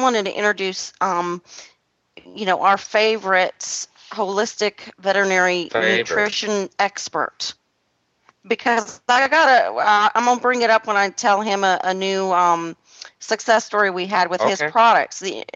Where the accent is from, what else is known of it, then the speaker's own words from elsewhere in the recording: Fort Worth, Texas, United States; I'm your host from Fort Worth, Texas.